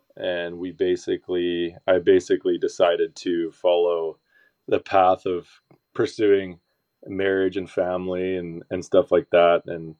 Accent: Coquitlam, British Columbia, Canada; born and raised in Coquitlam, BC. which is, again, like in this general area of where I'm at right now.

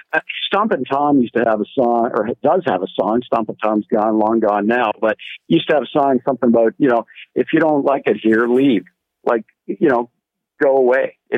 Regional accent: Canada; that's just embarrassing mm-hmm. as a Canadian.

